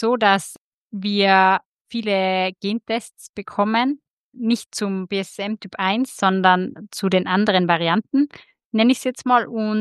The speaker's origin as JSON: {"language": "German", "region": "Tyrol", "country": "Austria", "said": "sagt man bei uns in Tirol"}